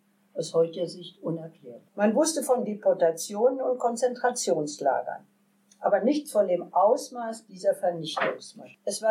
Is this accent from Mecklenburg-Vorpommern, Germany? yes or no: no; Berlin, Germany; Ich bin in Berlin geboren und in Charlottenburg, einem gutbürgerlichen Viertel, aufgewachsen.